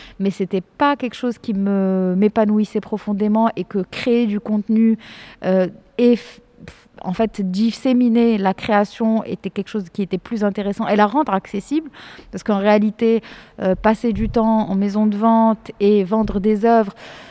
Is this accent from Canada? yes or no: no; Morocco; je suis marocaine, j'ai grandi, enfin, je suis née, j'ai grandi au Maroc, de famille de parents marocains. J'ai quand même fréquenté l'école française, j'ai étudié en France, j'ai décidé de rentrer au Maroc